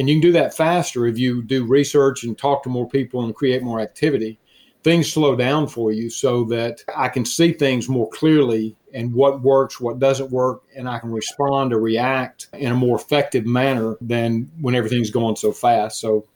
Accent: Alabama, United States; but I was from Alabama and from a bunch of poor people.

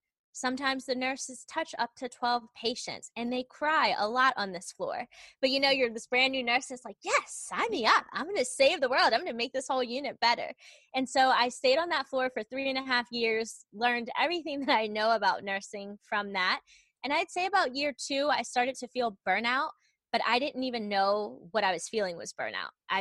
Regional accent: Maryland, United States; moved away as an adult; now in San Antonio, United States; And I lived in Maryland. I'm from Maryland, have lived there all my life.

